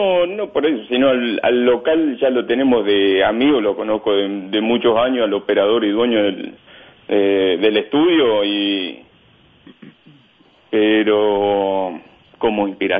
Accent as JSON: {"language": "Spanish", "town": "Venado Tuerto", "region": "Santa Fe", "country": "Argentina", "lives_now": "Buenos Aires, Argentina", "said": "yo, efectivamente somos de Venado Tuerto."}